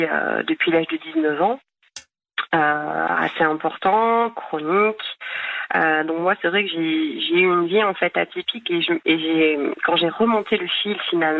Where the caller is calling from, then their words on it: Wrocław, Lower Silesian Voivodeship, Poland; Je suis loin de la France actuellement.